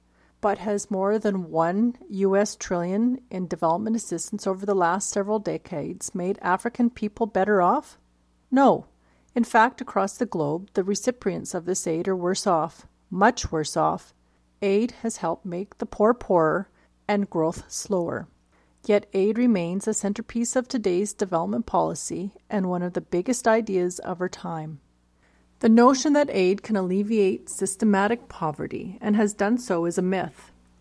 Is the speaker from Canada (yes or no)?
yes; Calgary, Alberta, Canada; I grew up in Calgary with my parents and an older brother, a rather conservative, typical white family of hard-working middle-class means. My parents coming from British Scottish lineage